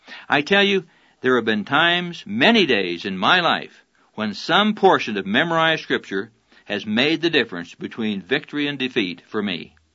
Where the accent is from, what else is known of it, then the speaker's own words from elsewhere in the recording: Neola, Iowa, United States; When I was a kid growing up in Neola, Iowa, population 900